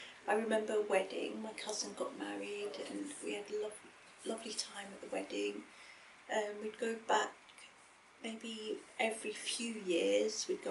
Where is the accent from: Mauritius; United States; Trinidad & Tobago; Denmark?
Mauritius; born there; I was born in Mauritius, which is a small island near the bottom of South Africa. I was born in 1969, many years ago.